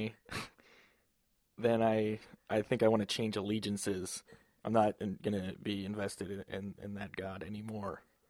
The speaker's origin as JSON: {"language": "English", "region": "Appalachia", "country": "United States", "tie": "born or raised there", "said": "Since I grew up in Appalachia in a very rural setting, I thought it was space aliens."}